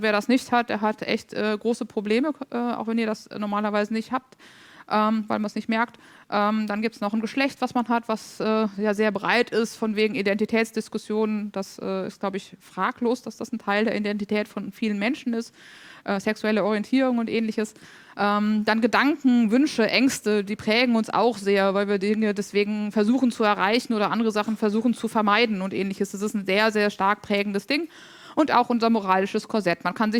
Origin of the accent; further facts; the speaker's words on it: Cologne, North Rhine-Westphalia, Germany; born there; Ich bin geboren in Köln.